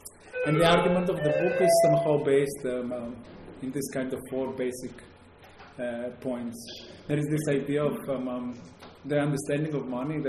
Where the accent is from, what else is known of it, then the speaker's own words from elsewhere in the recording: Greece; accent: Greek; English is a second language; My accent is obviously very Greek